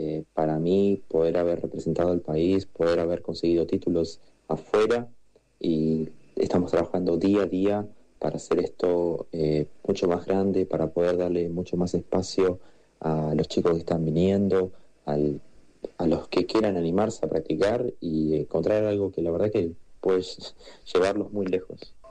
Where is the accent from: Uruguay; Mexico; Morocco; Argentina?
Argentina; Berazategui, Buenos Aires Province; soy de Berazategui